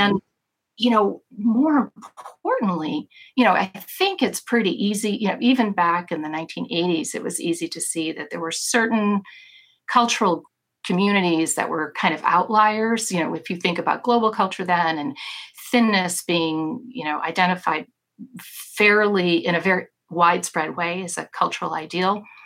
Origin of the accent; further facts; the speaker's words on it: United States; which as an American, you know, college student was for me deeply unfamiliar and uncomfortable